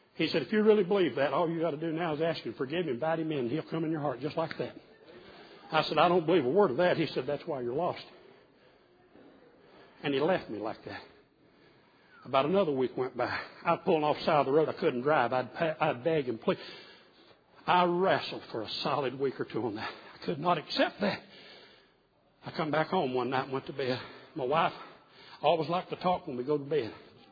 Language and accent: English; Kentucky, United States; I remember growing up in the Kentucky churches